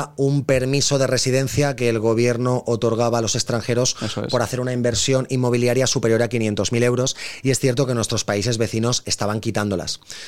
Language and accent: Spanish; Valencian Community, Spain; yo como valenciano estoy viviendo también en primera persona que Valencia es una ciudad cara para nosotros